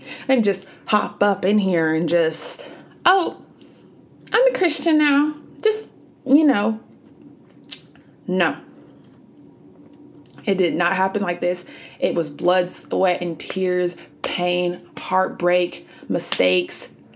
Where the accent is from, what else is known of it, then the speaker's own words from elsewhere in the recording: Texas, United States; also born or lived in Georgia; We moved from Georgia back to good old Texas, my home state, and it's just been an adjustment getting used to, you know, being back home